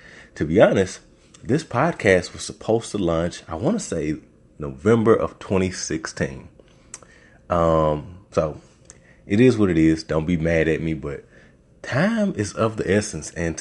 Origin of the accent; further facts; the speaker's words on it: Little Rock, Arkansas, United States; Let me get that out the way. I'm from Little Rock, Arkansas.